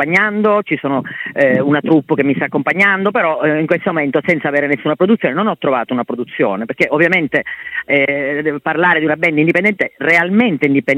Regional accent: Catania, Sicily, Italy; sono catanese

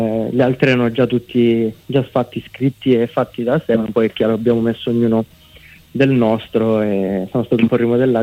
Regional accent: San Giorgio Morgeto, Calabria, Italy; now in Lombardy, Italy; si sente sicuramente dal mio accento. Io vengo dalla Calabria, in provincia di Reggio Calabria, un paesino di 2500 anime che si chiama San Giorgio Morgeto.

